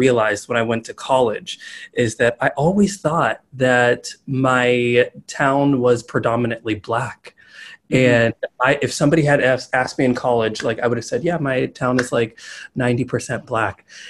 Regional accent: Pittsburgh, Pennsylvania, United States; I grew up in Pittsburgh, Pennsylvania. Yeah. Gotcha. And all the suburbs of Pittsburgh, Pennsylvania.

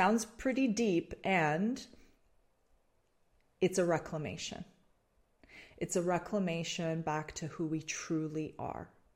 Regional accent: Toronto, Ontario, Canada; born and raised in Canada, born and raised in Toronto.

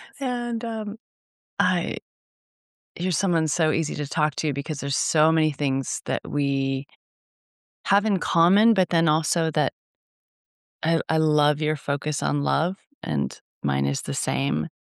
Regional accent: Alaska, United States; Well, I'm in Maui. My Alaskan body is in Maui, which is wonderful.

